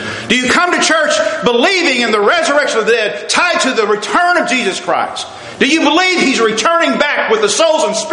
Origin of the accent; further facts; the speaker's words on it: Midlothian, Texas, United States; I'm proud as a Texan to say I'm from Texas.